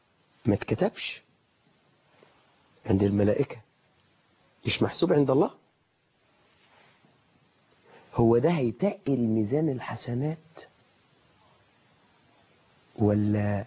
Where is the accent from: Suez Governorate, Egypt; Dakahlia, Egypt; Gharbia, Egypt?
Suez Governorate, Egypt; Suez; انا من السويس